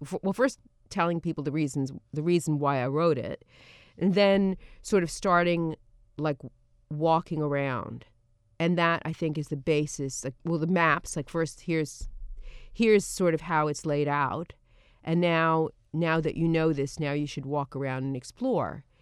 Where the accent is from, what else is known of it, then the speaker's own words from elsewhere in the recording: Brooklyn, New York, United States; even though I grew up there, I didn't grow up in Manhattan, I grew up in Brooklyn.